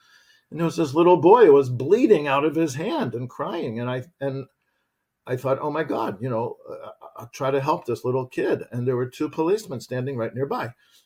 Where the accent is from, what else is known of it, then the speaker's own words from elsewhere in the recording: United States; I grew up in America in a very, you know, comfortable, reasonably easy life in the late 1960s.